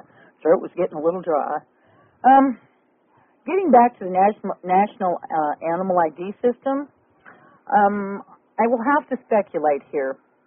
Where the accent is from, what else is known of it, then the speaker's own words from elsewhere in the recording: Kansas, United States; because remember, I'm from Kansas, and my mother brought it to my attention in a little local newspaper there in Kansas